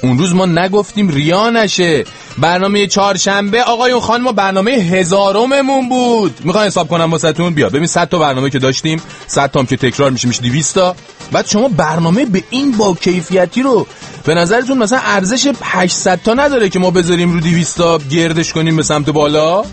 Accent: Iran; moved away; چند وقت آقا از ایران اومدم بیرون؟

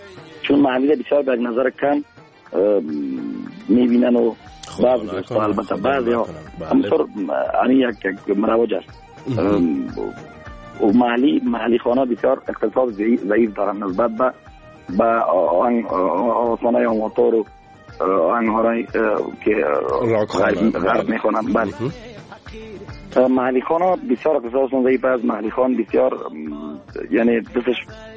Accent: Kabul, Afghanistan; من از مالیت کابل هستم.

